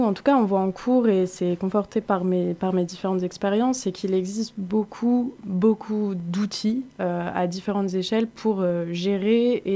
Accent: Hauts-de-France, France; je viens du nord de la France, du coup ça s'entend un petit peu, de la Somme plus particulièrement, et j'ai 23 ans

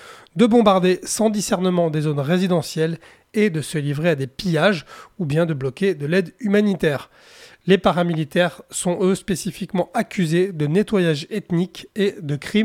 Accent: France; si vous allez faire un tour chez nous en France sur la Côte d'Azur

